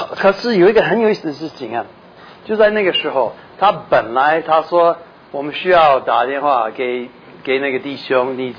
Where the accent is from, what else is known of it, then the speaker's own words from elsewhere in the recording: Minnesota, United States; accent: Taiwanese Mandarin; 我是虽然我讲的国语是台湾国语啊，但是我是明尼苏达州人，是北方人啊。